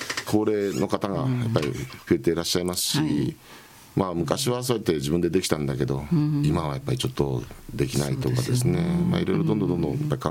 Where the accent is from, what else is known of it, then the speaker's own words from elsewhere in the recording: Toyama, Japan; やっぱり富山人だからだと思うんですよ、うん、まあ、やっぱそれしかないですよね、富山で生まれてい